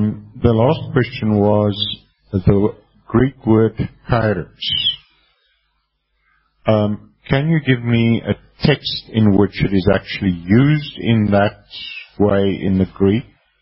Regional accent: South Africa; In South Africa, our official language is rotten English.

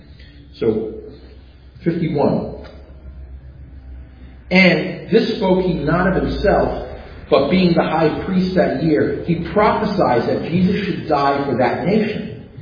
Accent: New York City, New York, United States; Now, I grew up in New York, and one of the things that we had when I was a kid, and you probably have heard of this, the Son of Sam murders and David Berkowitz, and it really gripped the city of New York

